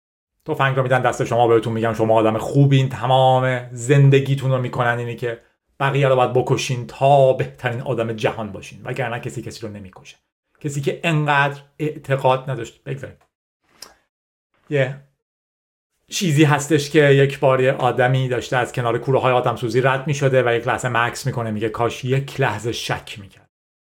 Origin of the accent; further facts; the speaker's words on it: Iran; moved away; از ایران اومدم بیرون و در نهایت فعلا ایدم اینه که به ایران نمیتونم برگردم.